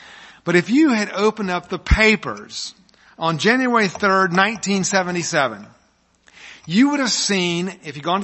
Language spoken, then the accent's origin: English; Atlanta, Georgia, United States; I was born in Atlanta, and, of course, the home of Coca-Cola. And I grew up loving Coca-Cola. In fact, in Atlanta, Georgia, if you grew up in Atlanta, the word, I'm not even going to say it, P-E-P-S-I is a curse word.